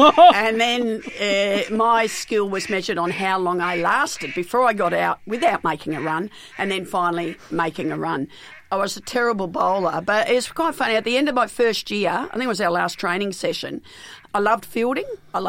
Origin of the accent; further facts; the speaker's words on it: Melbourne, Victoria, Australia; I grew up in Melbourne, and when I was around 12, we shifted suburbs.